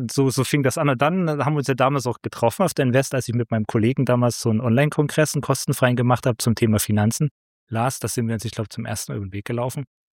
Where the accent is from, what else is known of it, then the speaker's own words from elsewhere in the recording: Saxony, Germany; ich komme aus dem Großraum Dresden. Ich habe noch die letzten sechs Jahre DDR miterlebt. Und dann, als ich 1990 bin ich genau eingeschult worden, wo gerade Wiedervereinigung war. Und wir sind in sehr, sehr, sehr einfachen Verhältnissen aufgewachsen.